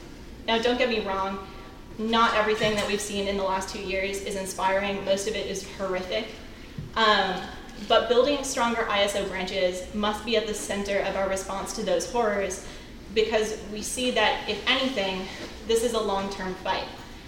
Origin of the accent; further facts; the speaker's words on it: Burlington, Vermont, United States; Again, I'm from Burlington, Vermont, where we have, over the past 3 years, recruited enough students to be a definitively campus branch.